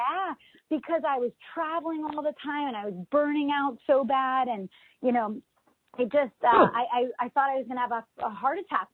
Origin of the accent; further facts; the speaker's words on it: West Chester, Pennsylvania, United States; Westchester, Pennsylvania.